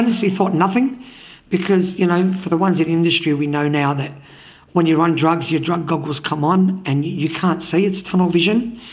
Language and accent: English; Sydney, New South Wales, Australia; I was born in St. George Hospital in the 70s and I grew up in Lakemba in the 70s and the 80s. Lakemba was just all Lebanese, or that's all I remember it of anyway.